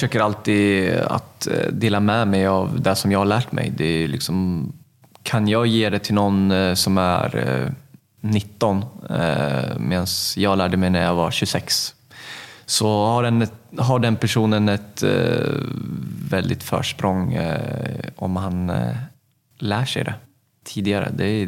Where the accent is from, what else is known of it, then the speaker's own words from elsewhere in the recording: Örebro, Örebro County, Sweden; flyttade hem till min hemstad.